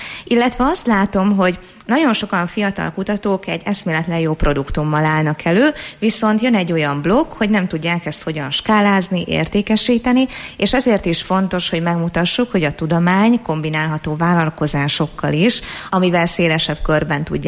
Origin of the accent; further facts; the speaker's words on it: Eger, Heves, Hungary; hogyha már itt egriek vagyunk